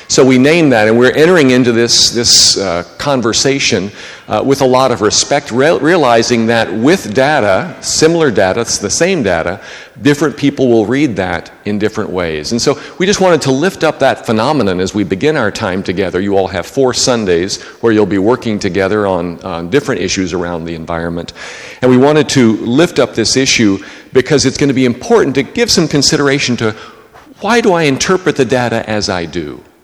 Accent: Dallas, Texas, United States; I'm from Dallas, Texas, and so all five presbyteries in Texas really struggled with this.

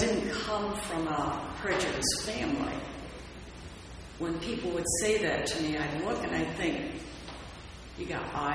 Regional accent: Detroit, Michigan, United States; I was raised in Detroit, Michigan.

